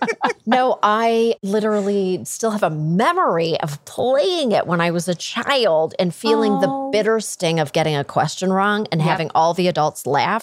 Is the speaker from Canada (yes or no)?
yes; Canada; we're Canadian.